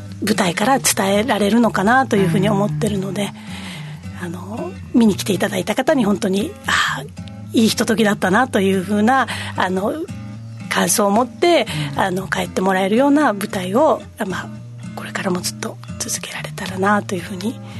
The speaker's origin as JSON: {"language": "Japanese", "town": "Nago", "region": "Okinawa", "country": "Japan", "tie": "born or raised there", "said": "地元が名護です。"}